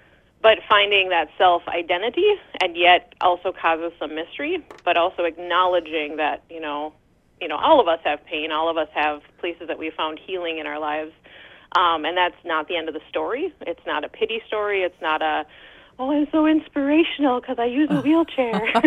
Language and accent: English; Two Harbors, Minnesota, United States; I am born and raised in Two Harbors